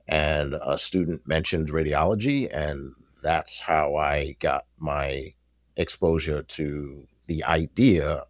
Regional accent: New York, United States; now in Washington, D.C., United States; I am originally from New York State Empire. I moved down to the Washington, D.C. area in about 2012, 2013 from New York.

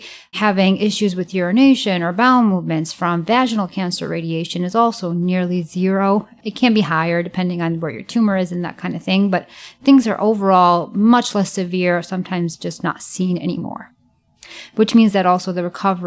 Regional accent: Illinois, United States; I grew up in the Chicagoland suburbs.

